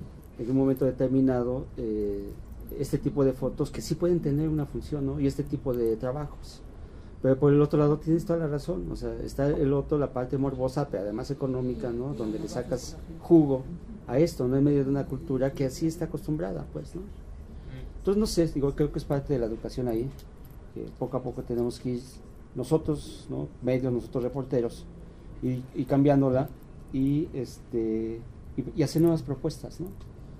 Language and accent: Spanish; Mexico; Cómo evitar el morbo en una cultura como la mexicana